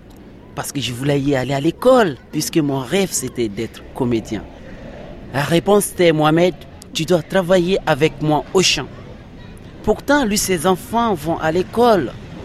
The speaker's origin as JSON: {"language": "French", "town": "Djambala", "country": "Mali", "said": "je viens du Mali. Moi, je suis du village de Djambala. Donc Djambala, c'est 200 km de Bamako, aussi non loin des régions de Sikasso."}